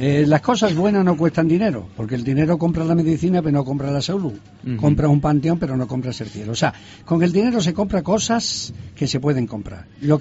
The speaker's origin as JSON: {"language": "Spanish", "country": "Spain", "said": "aunque soy españoles"}